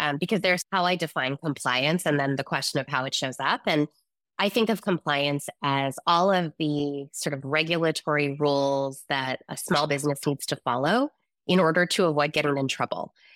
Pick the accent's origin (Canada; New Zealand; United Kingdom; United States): Canada; the Prairies; now in Toronto, Canada; So I'm originally from the Canadian Prairies, and I am one of our Gustees that is based in Canada. I'm in Toronto, Canada.